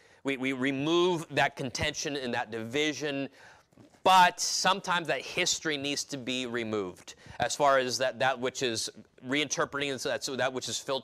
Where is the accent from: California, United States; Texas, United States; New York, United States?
California, United States; Growing up in California, I didn't know any better.